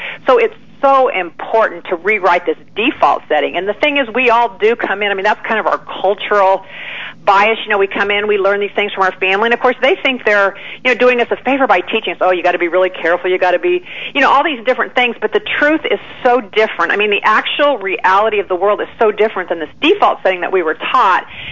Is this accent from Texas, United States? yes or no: no; Kansas, United States; I mean, I'm a kid from Kansas.